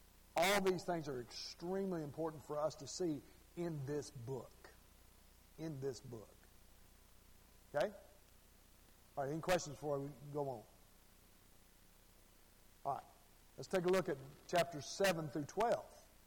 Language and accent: English; Arkansas, United States; Okay, like I told you before, I'm from Arkansas